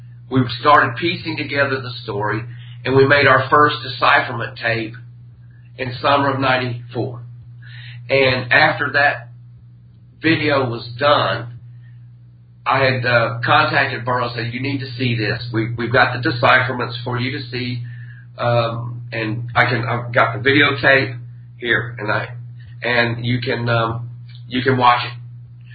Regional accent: Armuchee, Georgia, United States; I grew up in Armurchie, Georgia.

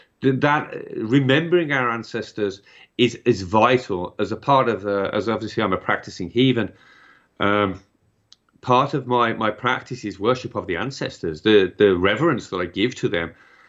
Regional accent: England, United Kingdom; I mean, I'm from England, right?

